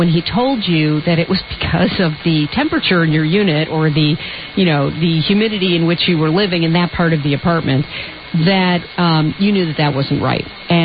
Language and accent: English; Chicago, Illinois, United States; all the way from Chicago, my hometown.